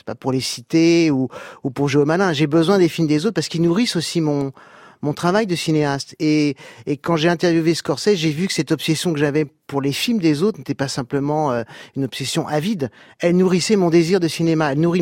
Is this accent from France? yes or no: yes; France; born there; je suis né en France, je suis français